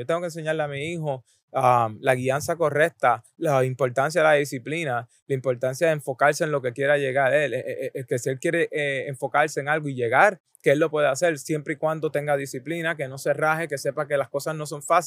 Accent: Puerto Rico; yo soy boricua de pura cepa

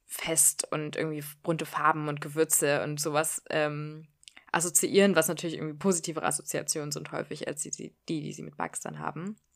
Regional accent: Pakistan; weil meistens auf diese Frage von wegen, ich komme aus Pakistan

